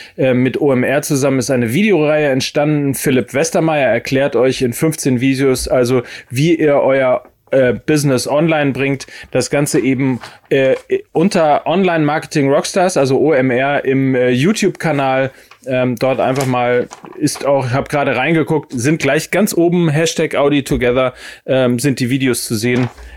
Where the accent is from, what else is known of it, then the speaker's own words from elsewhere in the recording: Hamburg, Germany; Ich persönlich als Hamburger